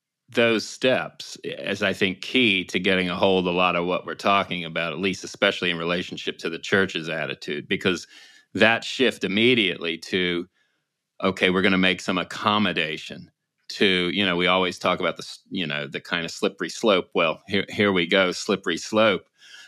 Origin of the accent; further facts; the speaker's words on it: Virginia, United States; I grew up in Virginia, and we still had enough of the kind of old Southern culture